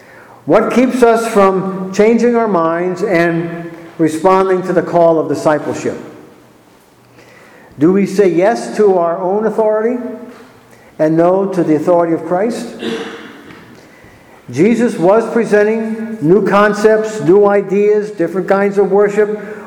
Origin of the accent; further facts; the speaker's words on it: Scranton, Pennsylvania, United States; I had the privilege of going back to my hometown up in the Scranton, Pennsylvania area, and was able to go back to the manse where I used to live